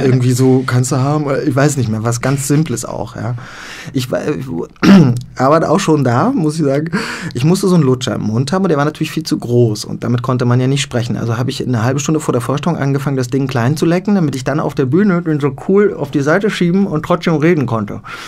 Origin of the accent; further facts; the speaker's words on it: Frankfurt an der Oder, Brandenburg, Germany; ich komme aus Frankfurt an der Oder, das ist im schönen Osten. Ich bin in der DDR geboren, da habe ich auch 14 Jahre gelebt.